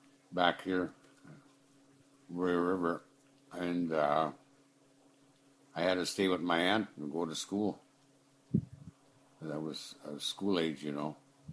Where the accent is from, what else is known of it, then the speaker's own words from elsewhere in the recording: Kanakanak, Alaska, United States; Well, I was born in Kanakanak Hospital right down here. There was quite a few people living there back then.